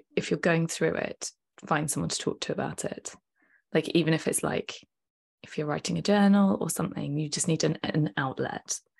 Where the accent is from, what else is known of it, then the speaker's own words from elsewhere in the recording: United Kingdom; Because we're British.